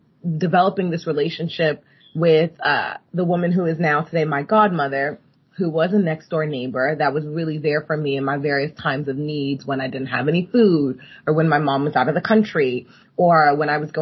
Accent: Nigeria; because I grew up partly in Nigeria

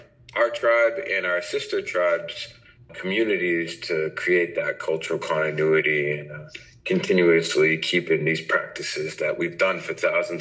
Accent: Massachusetts, United States; I'm from the Nipmuc people. It's a tribe out of Massachusetts.

